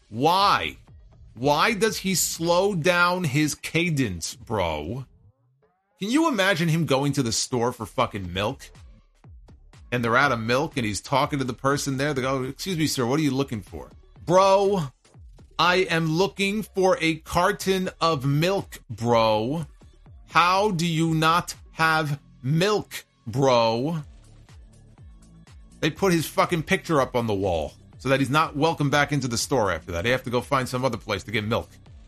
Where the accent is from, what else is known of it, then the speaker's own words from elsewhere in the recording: New York, United States; And I'm from New York, and I know people who sound like that.